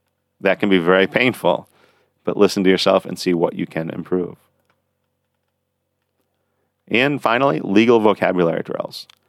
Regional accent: United States; Growing up in the United States, I was always taught it's very important to look someone in the eye

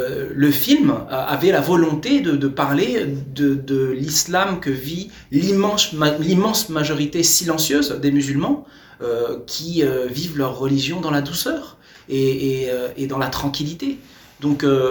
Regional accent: Montfermeil, Île-de-France, France; on a grandi ensemble à Montfermeil. Moi, c'est tout le côté de la famille de ma mère qui habite à Montfermeil.

